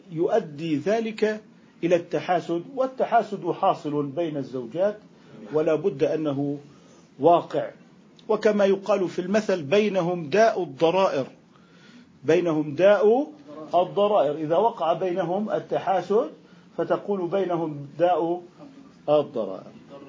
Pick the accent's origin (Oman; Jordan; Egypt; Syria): Jordan; فالعرف عندنا في الأردن هذا هو،